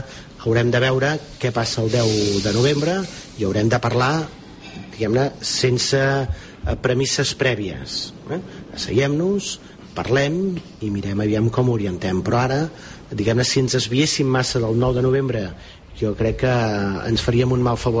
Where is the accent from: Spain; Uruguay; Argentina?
Spain; Terrassa, Catalonia; faig molta propaganda al meu poble de Terrassa